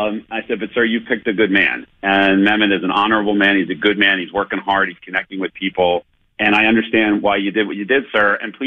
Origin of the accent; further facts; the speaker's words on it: Berks County, Pennsylvania, United States; my story of coming from a rural county in Berks County, growing up in Berks County and raising our family in the southeastern part of the state in the Philadelphia suburbs.